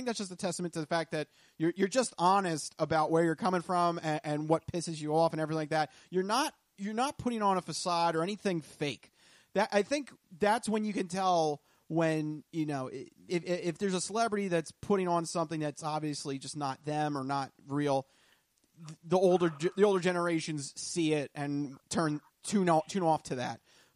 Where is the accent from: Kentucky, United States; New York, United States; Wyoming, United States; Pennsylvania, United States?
Pennsylvania, United States; Philadelphia; it's because we're from Philadelphia and we're Eagles fans.